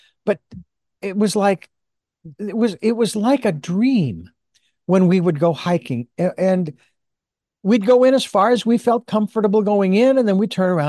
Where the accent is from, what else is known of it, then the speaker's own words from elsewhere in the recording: Phoenix, Arizona, United States; now in Santa Barbara, United States; Born and raised in Phoenix, had enough of the heat. And that's one of the reasons I'm here in Santa Barbara and on the Central Coast.